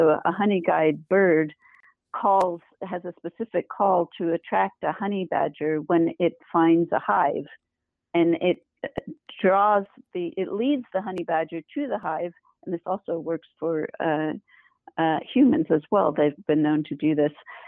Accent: New Jersey, United States; I also grew up going to the Bronx Zoo as well, growing up in New Jersey.

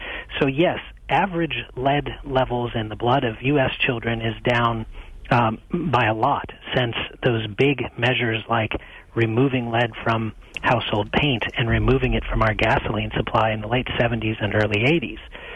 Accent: Wisconsin, United States; Yeah, well, I'm originally from Wisconsin

